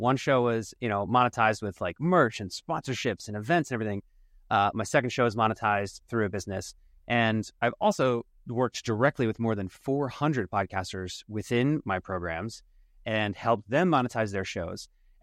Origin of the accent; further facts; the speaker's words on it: Philadelphia, Pennsylvania, United States; My first show was about my hometown of Philadelphia.